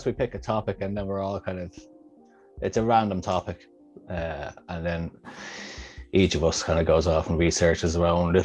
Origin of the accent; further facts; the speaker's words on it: Ireland; Obviously, we're Irish.